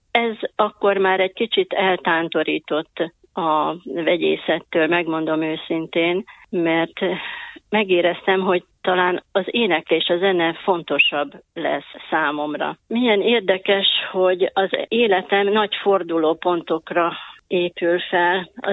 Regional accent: Nagykanizsa, Zala, Hungary; born there; Én Nagykanizsán, ebben a talai kis kereskedővárosban születtem.

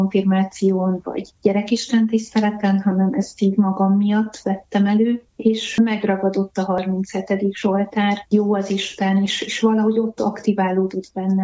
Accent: Budapest, Hungary; én Budahegyvidéki gyülekezetben nőttem föl.

